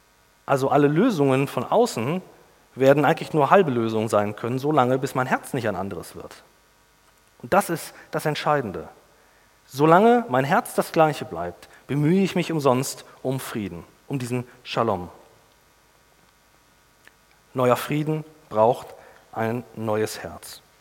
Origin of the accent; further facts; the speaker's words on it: Baden-Württemberg, Germany; und zwar komme ich ja aus dem Schwarzwald, und da, wo ich herkam, gab es ein Wildschweinproblem.